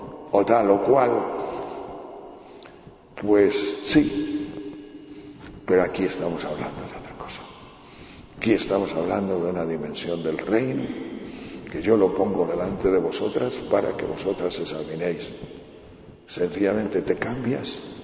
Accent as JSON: {"language": "Spanish", "region": "Asturias", "country": "Spain", "tie": "born or raised there", "said": "ir a Tejerina, que es mi pueblo, o prefiero ir a Cudillero, a Candás, porque nosotros somos muy asturianos, porque los primeros años vivimos en Asturias, de mi vida, de nuestra vida."}